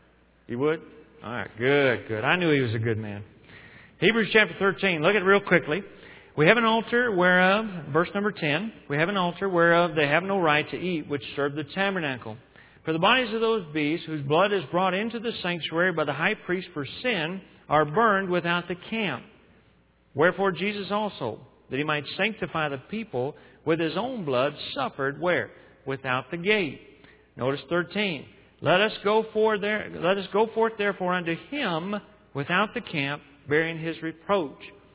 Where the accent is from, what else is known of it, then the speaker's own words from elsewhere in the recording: Texas, United States; I'm not sophisticated. I'm from Texas. I tell folks everywhere.